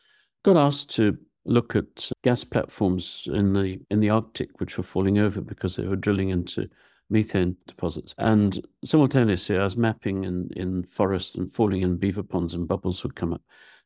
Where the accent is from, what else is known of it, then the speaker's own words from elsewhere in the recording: Zimbabwe; I came down from Zimbabwe. I grew up in Zimbabwe.